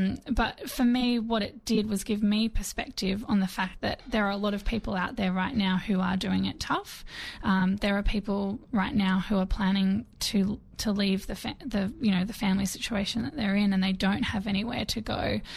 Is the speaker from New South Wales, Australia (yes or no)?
yes; Sydney, New South Wales, Australia; I mean, I grew up in Western Sydney.